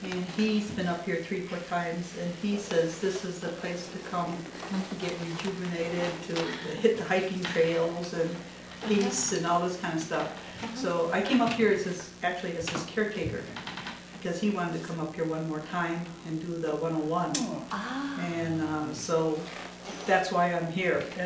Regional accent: Wisconsin, United States; I'm from Wisconsin.

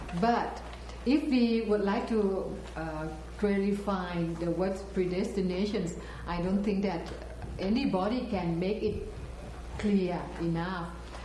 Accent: Thailand; So this is very, very important for Muslims, because my background, I came from Thailand. I stay with the Buddhist.

